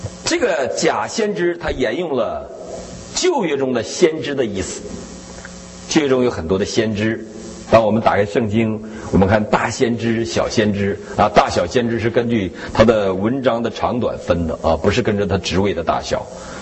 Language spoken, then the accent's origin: Chinese; Northeast China, China; 这有点像我们东北人，东北人都是羊毛朝外的